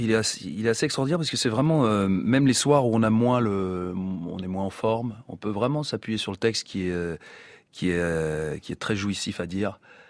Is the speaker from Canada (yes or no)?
no; Belgium; born there; Celui-là, je le connais bien parce que je suis né en Belgique.